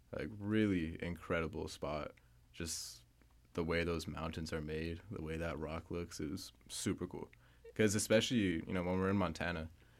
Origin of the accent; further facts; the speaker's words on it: Vancouver, British Columbia, Canada; I'm from Vancouver, so I'm not really used to the whole Red Rock stuff.